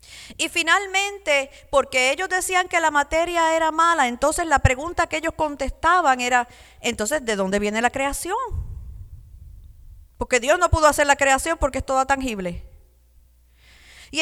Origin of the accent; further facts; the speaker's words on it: Puerto Rico; born there; Yo me acuerdo en Puerto Rico, mi país natal, yo veía muchas personas con tela de saco